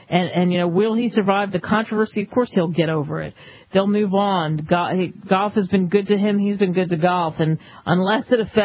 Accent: Philadelphia, Pennsylvania, United States; he apparently was on my hometown sports radio station in Philadelphia

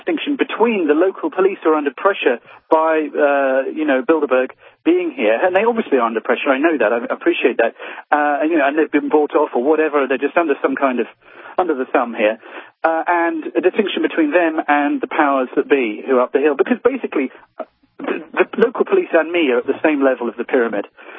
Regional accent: England, United Kingdom; I'm coming at this, you know, obviously as an English guy, middle class, you know, well brought up, by my middle-class parents.

